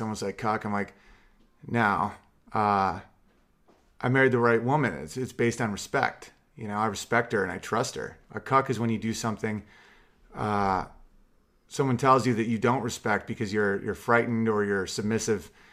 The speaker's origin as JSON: {"language": "English", "country": "United States", "said": "I'm from America."}